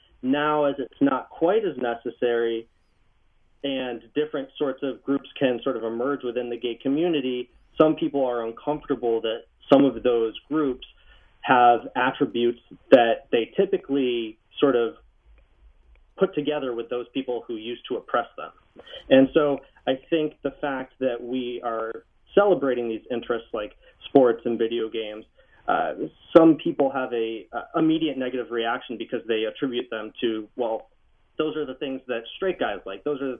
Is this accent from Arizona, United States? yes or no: no; Georgetown, Massachusetts, United States; I grew up in New England. And I was lucky enough to go to a small public high school up in Massachusetts, Georgetown High School